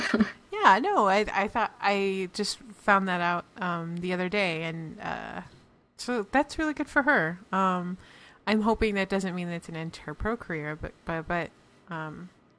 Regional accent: Irvine, California, United States; I am from Irvine

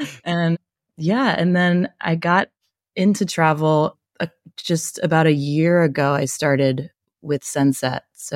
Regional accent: Bermuda; now in Los Angeles, United States; I was raised in Bermuda before settling down in California for the better part of my adult life in LA.

